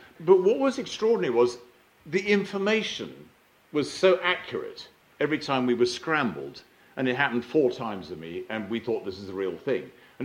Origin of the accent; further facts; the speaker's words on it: United Kingdom; Because being frightfully British, we thought, well, they got rid of that now.